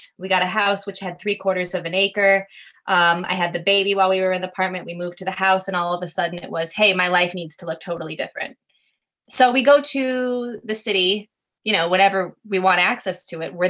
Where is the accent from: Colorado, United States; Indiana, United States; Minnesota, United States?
Minnesota, United States; Minneapolis; also born or lived in New York; And I was from the Twin Cities when I left. The last place I lived was Minneapolis, St. Paul.